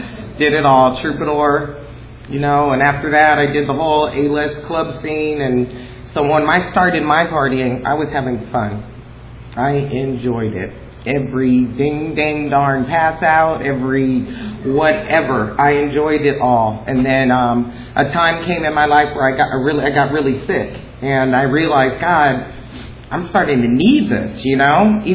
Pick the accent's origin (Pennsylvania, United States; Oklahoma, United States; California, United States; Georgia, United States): California, United States; Los Angeles; I'm born and raised in Los Angeles, good neighborhood, Hancock Park, Wilshire area